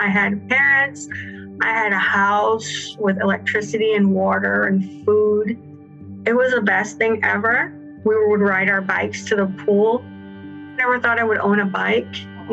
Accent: Jamaica; born there; I was born in Jamaica in November 15th, 1970. My mom is a Jamaican woman and my father is a Canadian gentleman.

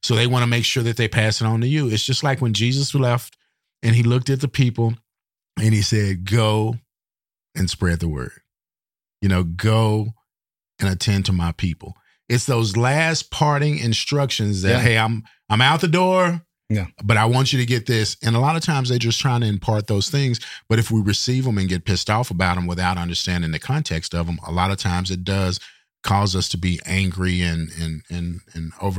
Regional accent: Texas, United States; Now I'm from Texas, man. So a lightning storm can bring with it tornadoes and really bad straight line winds.

